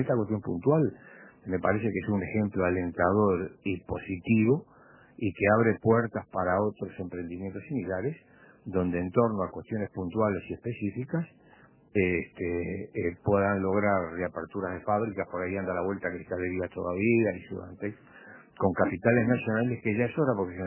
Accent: Florida, Uruguay; lástima que no haya ido a Colonia o a Florida, que es mi pueblo.

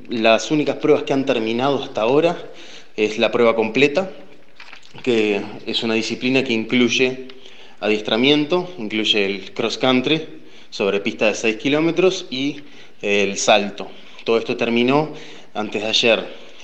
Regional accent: Uruguay; Soy el único uruguayo, hay un montón de brasileros

